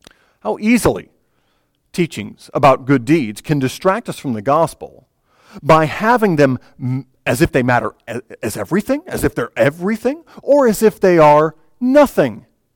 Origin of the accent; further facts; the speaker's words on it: Michigan, United States; I grew up in Michigan, proud Michigander